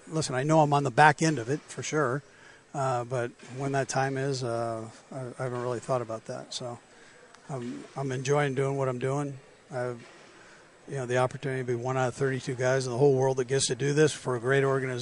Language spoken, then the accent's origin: English; Los Angeles, California, United States; growing up in Los Angeles, you know, with Mike Garrett coming from SC, I loved SC football, and so I followed the Chiefs